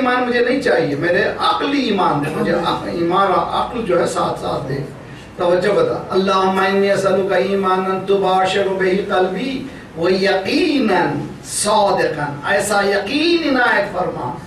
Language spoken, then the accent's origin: Urdu; India; میں ہندوستان سے ہوں